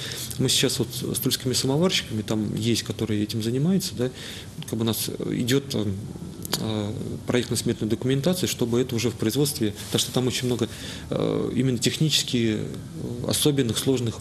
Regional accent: Tula, Tula Oblast, Russia; Сам я из Тулы, получается, из мест, где эти самовары делали, имеет богатую историю

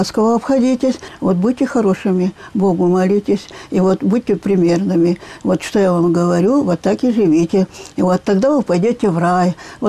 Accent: Chuvashia, Russia; born there; Я родилась в Чувашии в 1932 году.

